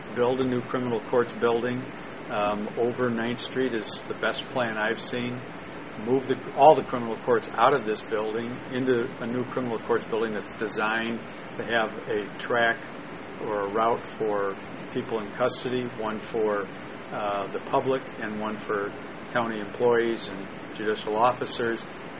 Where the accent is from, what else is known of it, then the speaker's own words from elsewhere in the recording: Milwaukee, Wisconsin, United States; I know Milwaukee, I'm from Milwaukee. I've lived here all my life.